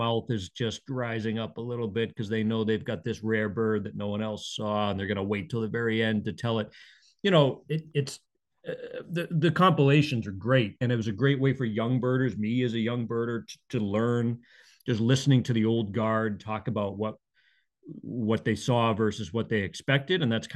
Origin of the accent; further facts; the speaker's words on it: Brockton, Massachusetts, United States; now in Cape Cod, United States; And that's because I grew up in Brockton. And that's, you know, I'm sort of maintaining that connection to my homeland there in Plymouth County.